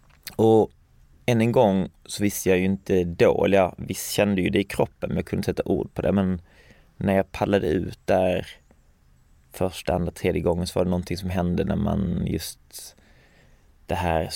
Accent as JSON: {"language": "Swedish", "town": "Falsterbo", "region": "Skåne", "country": "Sweden", "tie": "born or raised there", "said": "jag växte upp i Skåne Falsterbo, som ligger i sydvästra Skåne, precis vid vattnet där. Jättevackert."}